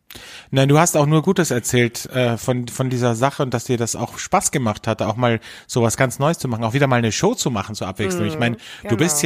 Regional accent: Austria; sagt man bei uns in Österreich.

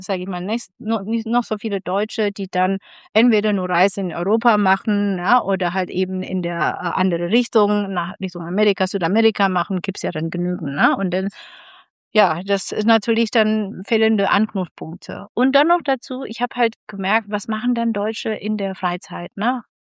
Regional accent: Central Java, Indonesia; Ich stamme aus Java, genau. Java ist noch auch die Hauptinsel und das ist eigentlich auch tatsächlich gut so, weil meine Familie kommt aus Zentraljava. Ich bin aufgewachsen also mit javanischer Küche.

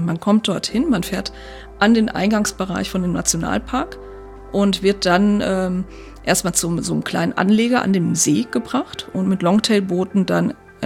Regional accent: North Rhine-Westphalia, Germany; Ich komme jetzt selber aus dem Sauerland, das ist so ein bisschen so ähnlich, also vielleicht 500 Meter hoch ungefähr

